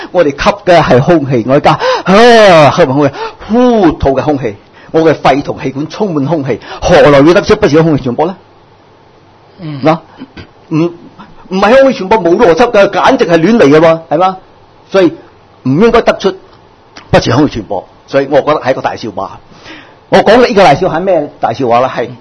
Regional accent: Hong Kong; 我哋香港人好巴闭啊

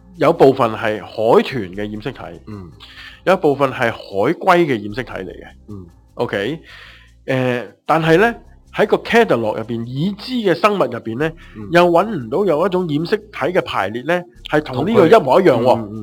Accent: Hong Kong; 佢哋我哋香港人簡稱佢叫做藍飯嘅

